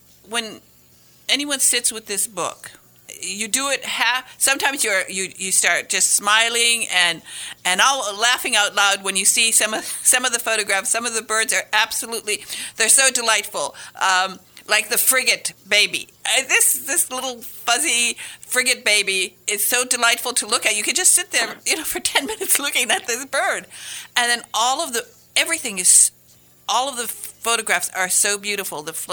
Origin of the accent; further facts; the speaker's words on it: Michigan, United States; I am from Michigan's Upper Peninsula, which, as you know, is one of the places where the brilliant photographer George Shiras started recording the lives of birds.